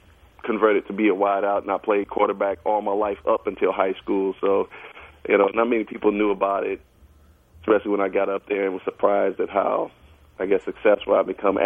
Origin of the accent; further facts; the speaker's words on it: Midwest, United States; I grew up in Big Ten country, so, you know, I pick up Michigan, Ohio State, Michigan State, and all those guys